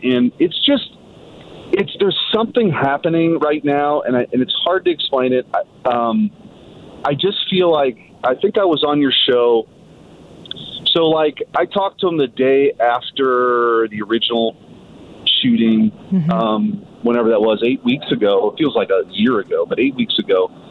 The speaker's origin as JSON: {"language": "English", "town": "Bridgeton", "country": "United States", "tie": "born or raised there", "said": "I grew up in Bridgeton in a working class family, in a working class neighborhood."}